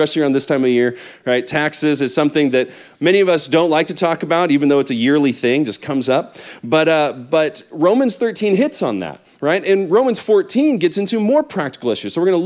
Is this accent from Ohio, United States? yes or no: no; Seattle, Washington, United States; I grew up in the Pacific Northwest in Seattle, and it rains like 9 months a year there.